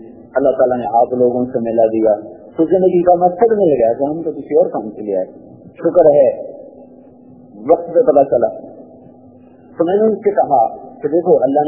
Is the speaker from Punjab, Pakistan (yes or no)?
yes; Khanewal, Punjab, Pakistan; تو کھانے وال میرا ہوم ڈسٹرکٹ ہے, قریب میرا گاؤں ہے.